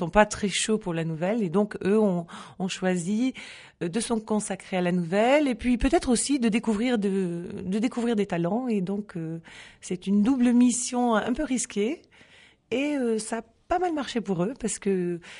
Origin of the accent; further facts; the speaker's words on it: Antibes, Provence-Alpes-Côte d'Azur, France; now in Toulouse, France; je suis toulousaine d'adoption parce que je suis née en Antibes.